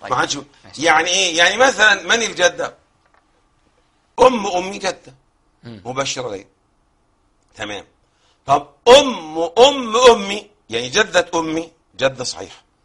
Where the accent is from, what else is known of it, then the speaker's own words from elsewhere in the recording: Egypt; عندنا في مصر في مصر